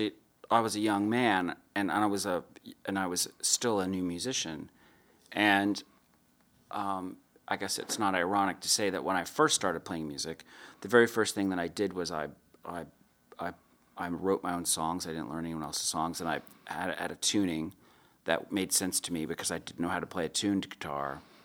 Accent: Jacksonville, North Carolina, United States; now in Raleigh, United States; he was someone that I knew in my hometown of Jacksonville.

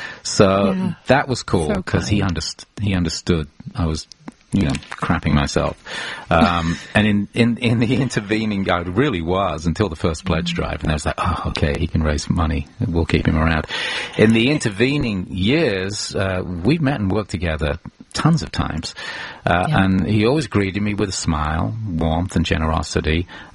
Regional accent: Birmingham, West Midlands, United Kingdom; I grew up in Birmingham, man.

